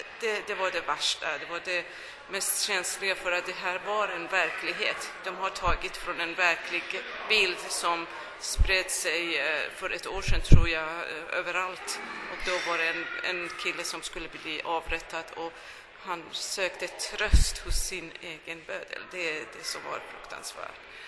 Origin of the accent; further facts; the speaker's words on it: Iran; Vi som är iranier förstår, eftersom vi har alltid varit förtryckta.